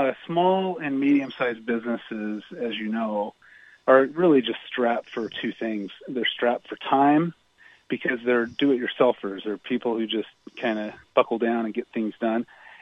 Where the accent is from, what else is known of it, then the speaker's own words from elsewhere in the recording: Ohio, United States; also born or lived in Oregon; I grew up in Ohio and then Oregon and now Utah.